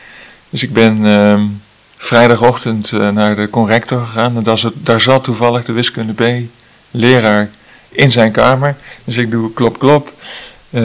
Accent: Angeren, Gelderland, Netherlands; technisch bedrijfskundige. Ik kom oorspronkelijk uit Angeren, dat is een heel klein dorpje in de Betuwe. Daar ben ik opgegroeid en daarna ben ik in Twente technische bedrijfskunde gaan studeren.

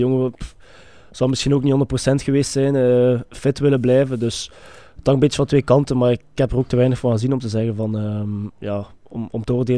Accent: Ghent, Flanders, Belgium; Ik bedoel, ik kom van Gent.

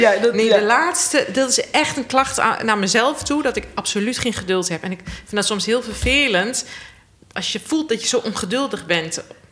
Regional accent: Enschede, Overijssel, Netherlands; born there; Ik ben in Enschede geboren

